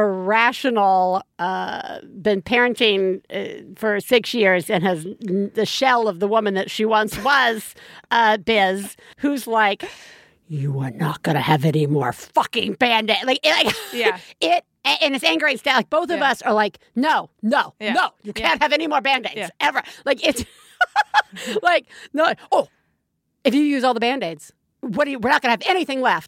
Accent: Alabama, United States; My folks live in Alabama. I grew up in Alabama.

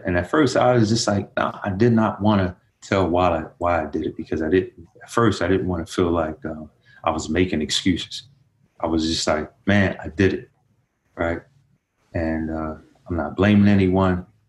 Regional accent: Philadelphia, Pennsylvania, United States; and again, I'm from North Philly.

